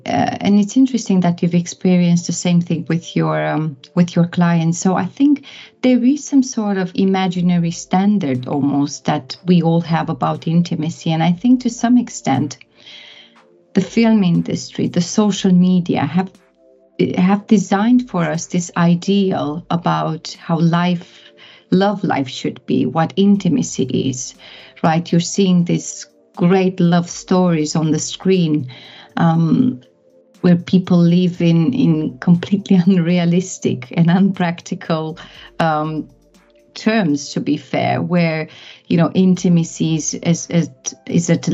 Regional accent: Romania; I'm originally from Romania.

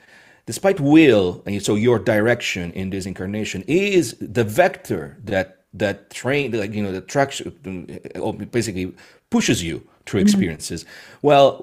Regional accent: Rome, Lazio, Italy; Again, I was born in Rome. I was baptized in St. Peter's Basilica as a Catholic.

